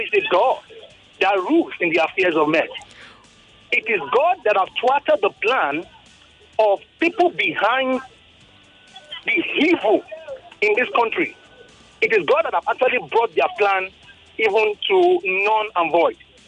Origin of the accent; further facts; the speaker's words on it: Ogun, Nigeria; I told you initially I'm from Ogun State.